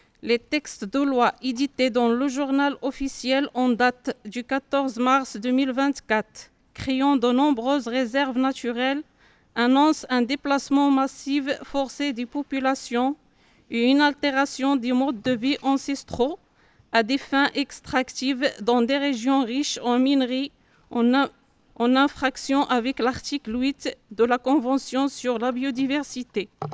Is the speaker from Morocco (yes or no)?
yes; Morocco; je suis amazigh du Maroc.